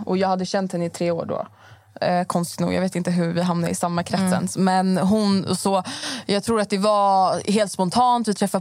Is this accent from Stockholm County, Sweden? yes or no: yes; Stockholm, Stockholm County, Sweden; Jag skulle väl nog säga att jag är uppvuxen i Stockholm. Jag är 20 år gammal.